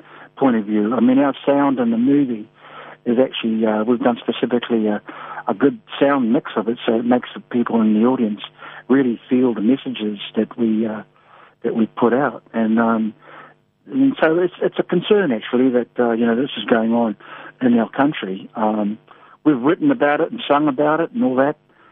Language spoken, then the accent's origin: English; New Zealand; And what's concerning me as Kiwi is that how can someone be, in his room for 8 weeks and no one knew that he was dead?